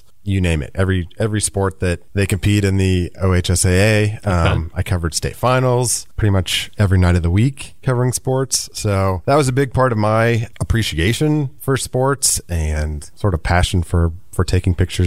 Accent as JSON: {"language": "English", "region": "Indiana", "country": "United States", "tie": "born or raised there", "said": "Well, I grew up in Indiana. Really rich basketball history."}